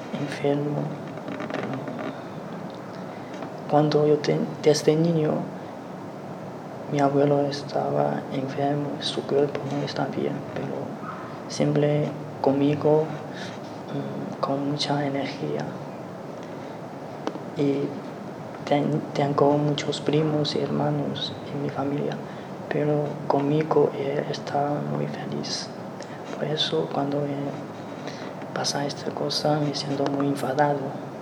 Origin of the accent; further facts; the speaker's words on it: China; Spanish is a second language; moved away as an adult; now in Spain; aunque no los conozco mucho tiempo, pero somos chinos y entonces me gusta hablar con ellos.